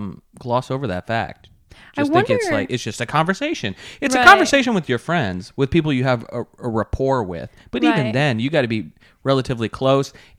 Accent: Michigan, United States; I'm from Michigan.

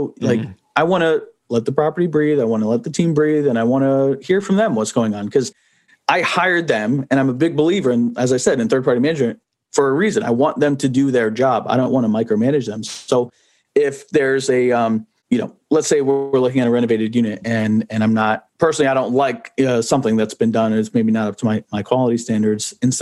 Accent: New Jersey, United States; I'm the guy from New Jersey coming into North Carolina or Kentucky. You know, I'm an outsider.

